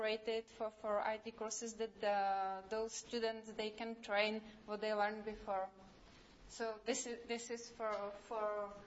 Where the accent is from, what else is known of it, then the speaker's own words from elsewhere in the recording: Prague, Czechia; I came from CZNIC, which is a Czech registry. I came from Prague